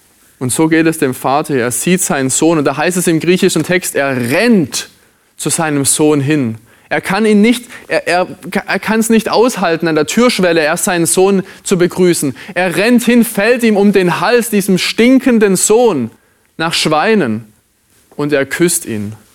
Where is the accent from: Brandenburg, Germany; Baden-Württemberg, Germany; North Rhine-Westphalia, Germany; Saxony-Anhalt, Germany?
Baden-Württemberg, Germany; Wittendorf; als kleiner Junge in dem Dorf, in dem ich aufgewachsen bin, Wittendorf hat das geheißen.